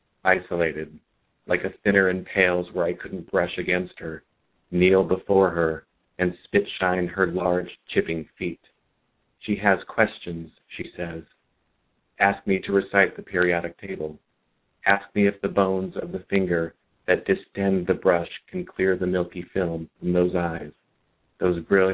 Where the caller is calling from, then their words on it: Santa Ana, California, United States; I'm in Santa Ana.